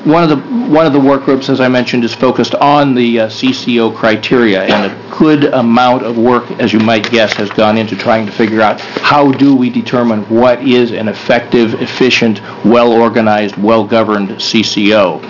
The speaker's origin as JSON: {"language": "English", "town": "Portland", "region": "Oregon", "country": "United States", "said": "I'm from Portland, and with me is Lillian Shirley, our co-chair, also from Portland"}